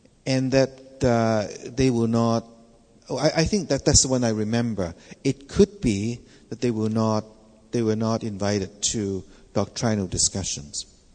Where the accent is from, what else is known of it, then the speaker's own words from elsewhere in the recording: Canada; It's because I'm Canadian and I'm not American.